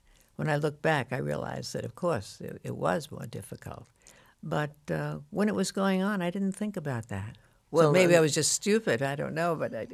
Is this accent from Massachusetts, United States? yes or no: yes; Worcester, Massachusetts, United States; I was brought up in Worcester, Massachusetts, yes. And I had two older sisters who were given piano lessons and violin lessons and all kinds of lessons.